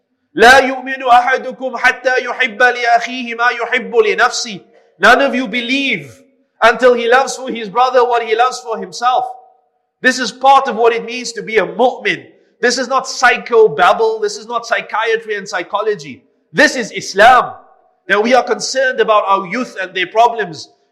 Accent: Cape Town, Western Cape, South Africa; when I was growing up in Cape Town

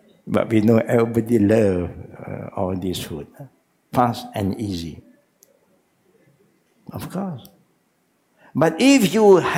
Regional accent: Malaysia; You understand my language because we are Malaysian.

